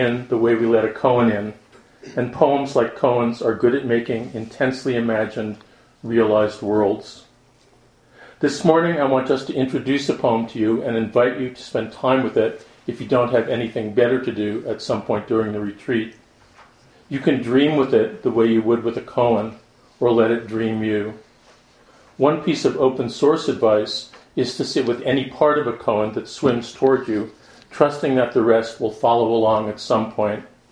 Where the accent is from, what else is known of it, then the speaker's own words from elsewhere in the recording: New York City, New York, United States; I'm from New York City, so when I get excited about stuff, I speak really fast.